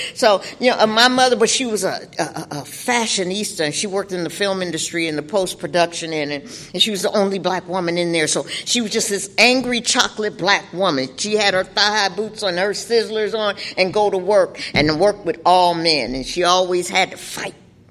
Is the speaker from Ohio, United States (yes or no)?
no; Los Angeles, California, United States; I'm a recovering Catholic school girl. I'm from Los Angeles, California.